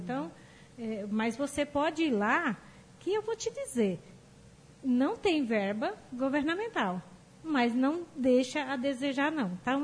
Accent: Orizona, Goiás, Brazil; inclusive eu não sou de Maringá, né? Então eu sou da cidade de Orizona.

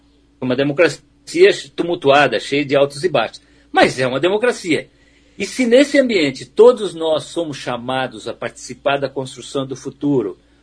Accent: Maringá, Paraná, Brazil; Eu, quando era jovem, adolescente em Maringá, eu sonhava com um Brasil muito melhor do que nós temos hoje.

